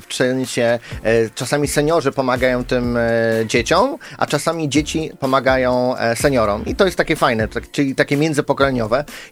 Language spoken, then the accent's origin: Polish; Pomeranian Voivodeship, Poland; Ja pochodzę tam z tamtych stron, to są moje strony moich dziadków, muszę się przyznać.